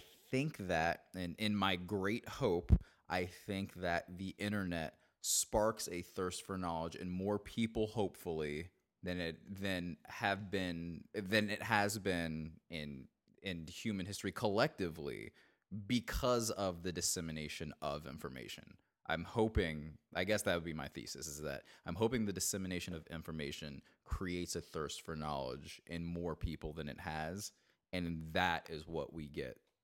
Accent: Marietta, Georgia, United States; I'm from Marietta, Georgia, and like, I promise you, 99.9% of that city thinks the complete opposite of me

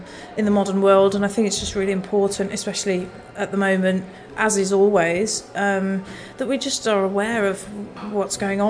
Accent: Kidderminster, West Midlands, United Kingdom; I'm from the Midlands. I'm from a small town called Kidderminster, which is extremely interesting place.

